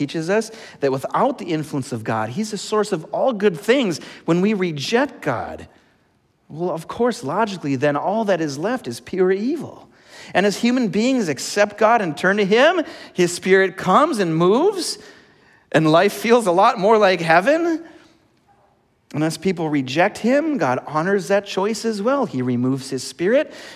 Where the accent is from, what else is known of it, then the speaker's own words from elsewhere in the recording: Minnesota, United States; Growing up in Minnesota in the 80s and 90s, what a blessing.